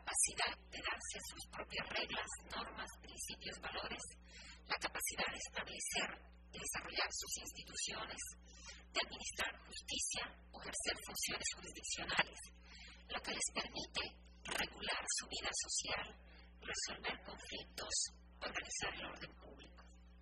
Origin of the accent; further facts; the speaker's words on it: Peru; soy también abogada peruana